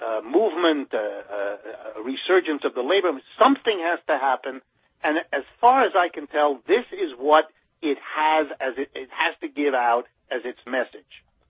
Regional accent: Youngstown, Ohio, United States; born there; I was born in Youngstown, Ohio, which is like a poster child of the very disaster we're talking about.

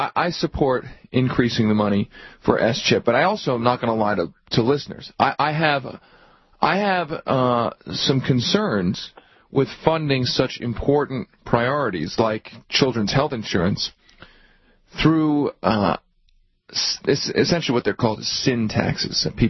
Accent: Philadelphia, Pennsylvania, United States; I grew up in Philadelphia.

